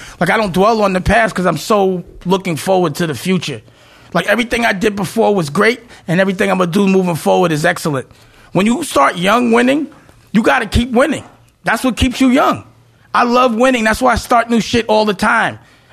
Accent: Harlem, New York, United States; because I'm from Harlem. You know, we arrogant. You know, we don't think nobody better than us.

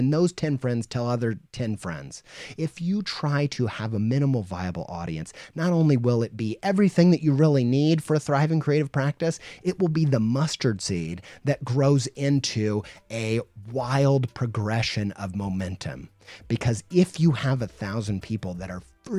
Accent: Indiana, United States; I grew up in Indiana, so I grew up in church

